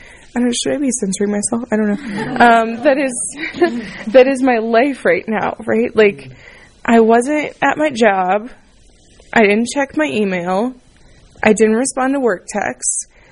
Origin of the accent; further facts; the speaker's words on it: the South, United States; It was in Nashville. Like, I'm from the South. I love food. We love food. We don't know normal portion sizes. We don't know things that are not fried.